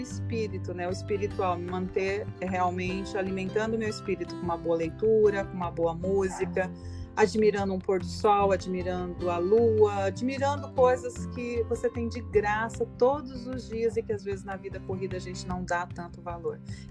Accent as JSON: {"language": "Portuguese", "country": "Brazil", "lives_now": "United States", "said": "Eu não quero me desvencilhar ou esquecer que eu sou brasileira, pelo contrário, eu faço questão de ser uma brasileira nos Estados Unidos. Um dia eu já estou no processo de ser cidadã americana, mas eu vou ter sempre o coração verde e amarelo"}